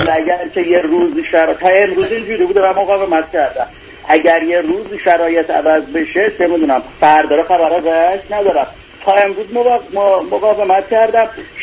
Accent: Isfahan, Iran; من اصفهانی هستم، من اصفهانی تره.

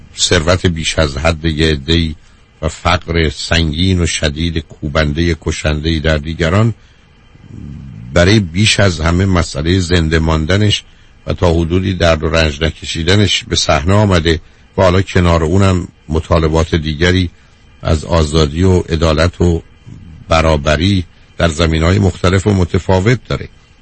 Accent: Iran; برای من به عنوان یه ایرانی

